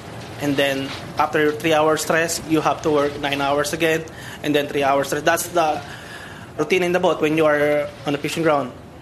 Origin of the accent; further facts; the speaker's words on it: Manila, Metro Manila, Philippines; English is a second language; moved away as an adult; now in United Kingdom; I'm from the Philippines, from Manila. Well, I came here in the UK